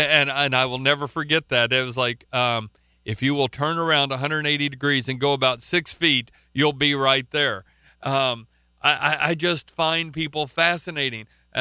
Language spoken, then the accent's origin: English; Oklahoma, United States; accent: Oklahoma; And I guess it's my Oklahoma accent or whatever